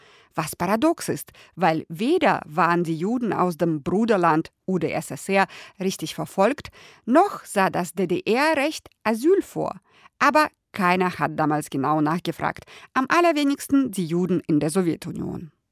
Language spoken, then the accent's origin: German; Uzbekistan; first language Russian; German is a second language; now in Germany; Ukraine, Belarus, Moldau, Georgien und Usbekistan, wie ich. Russisch ist an uns nur unsere Muttersprache und die Mentalität.